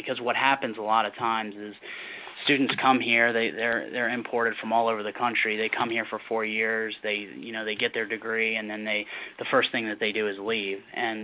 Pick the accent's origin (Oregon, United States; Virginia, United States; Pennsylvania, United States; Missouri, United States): Virginia, United States; I grew up in the Northern Virginia, Washington, D.C. area, born and raised there my entire life.